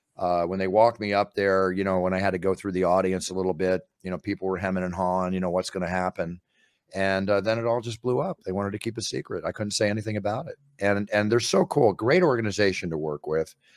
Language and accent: English; Philadelphia, Pennsylvania, United States; And I'm from Philadelphia. Obviously, I'm an Eagles fan forever.